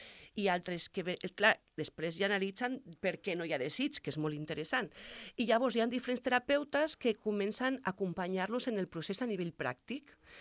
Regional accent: Reus, Catalonia, Spain; jo soc de Reus i anava a Barcelona cada setmana a la classe de tantra.

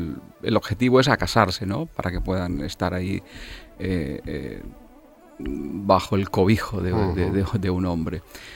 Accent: Colombia; born there; yo nací en Colombia y en Sudamérica y había visto pobreza y había visto miseria

